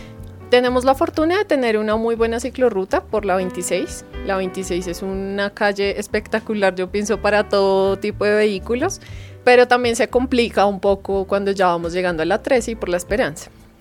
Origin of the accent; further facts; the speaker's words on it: Bogotá, Bogotá Capital District, Colombia; No, pues bueno, yo soy de Bogotá, pero mi familia es santandereana, toda mi familia.